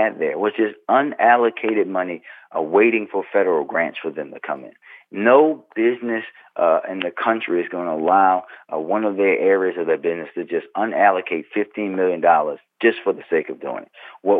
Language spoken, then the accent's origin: English; Baltimore, Maryland, United States; I'm a son of Baltimore. I was born here. I grew up in Park Heights, the neighborhood that the world descends on for the Preakness horse race